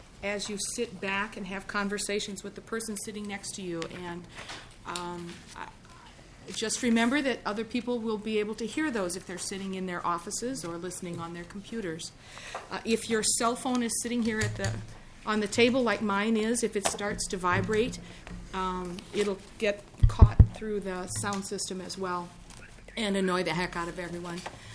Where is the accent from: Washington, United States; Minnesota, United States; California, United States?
Minnesota, United States; Minneapolis; I'm from Minneapolis, and I'm going to chair this division this year.